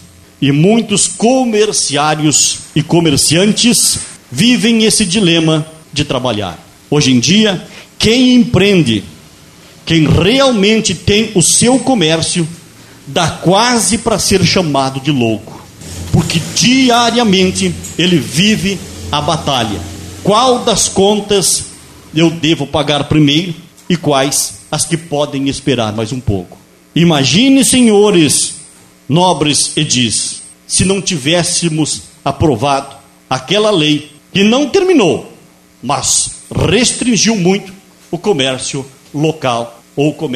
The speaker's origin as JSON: {"language": "Portuguese", "region": "Rio Grande do Sul", "country": "Brazil", "said": "É gratificante, é muito orgulhoso para a gente saber que somos gaúchos."}